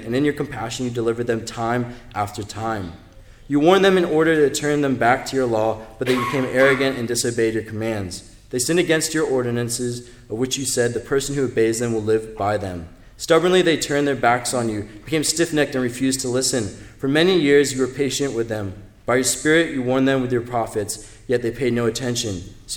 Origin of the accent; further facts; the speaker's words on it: Smithfield, Virginia, United States; now in Australia; in this little town called Smithfield in Virginia in the United States. If you haven't figured out, I'm not from Australia yet. And on this property I grew up in, this log cabin in the woods